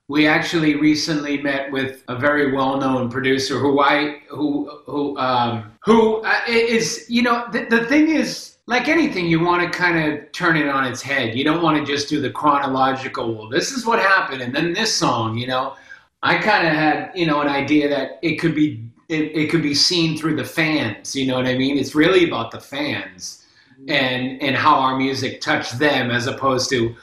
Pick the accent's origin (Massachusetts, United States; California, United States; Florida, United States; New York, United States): Massachusetts, United States; Boston; growing up in Jamaica Plain, you know, in the 80s, I mean, it was very boring